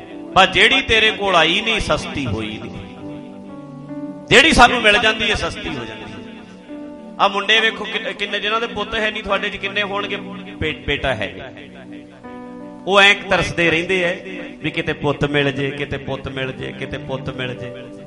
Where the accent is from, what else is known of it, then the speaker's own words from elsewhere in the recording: Dhadri, Punjab, India; ਮੇਰਾ ਪਿੰਡ ਢੱਡਰੀ ਹੈ